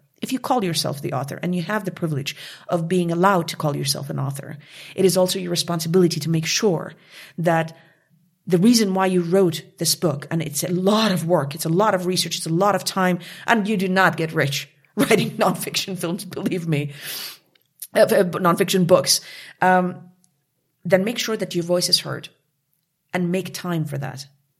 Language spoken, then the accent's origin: English; Montreal, Quebec, Canada; now in Germany; I came from Canada. From Montreal, La Belle Ville de Montréal. I grew up there. And I came from Canada to Germany, to Munich, to Bavaria